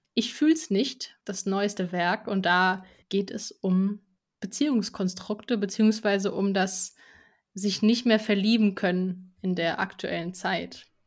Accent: Bavaria, Germany; Goldbach ist im Landkreis Aschaffenburg, wo ich herkomme.

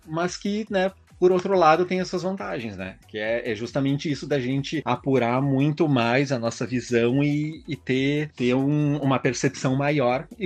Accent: Porto Alegre, Rio Grande do Sul, Brazil; Sou aqui de Porto Alegre, Rio Grande do Sul.

